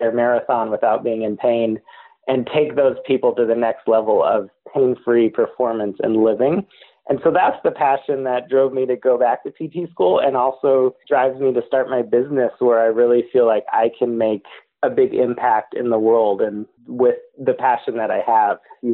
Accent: Silver City, New Mexico, United States; growing up in Southwest New Mexico and Silver City.

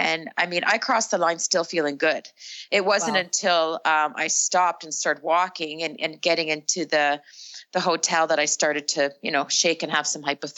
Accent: Canada; I'm from Canada. We have some nasty winters

